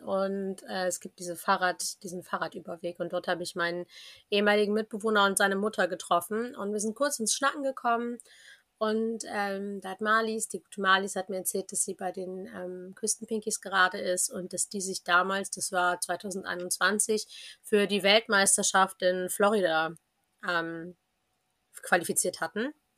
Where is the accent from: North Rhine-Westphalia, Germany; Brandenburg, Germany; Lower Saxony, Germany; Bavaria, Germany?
Lower Saxony, Germany; Oldenburg; ich komme aus Oldenburg, bin dort geboren und aufgewachsen